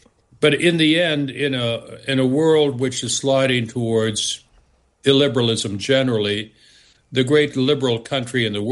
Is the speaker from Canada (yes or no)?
yes; Canada; I'm originally from Canada